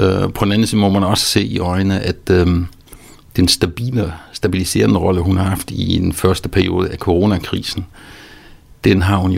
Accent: Wolfsburg, Lower Saxony, Germany; now in Denmark; jeg voksede op i Wolfsburg, hvor man laver Volkswagen.

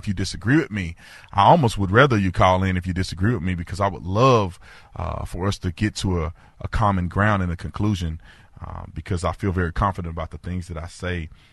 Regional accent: Fort Worth, Texas, United States; You know, I grew up in Fort Worth, Texas, yep.

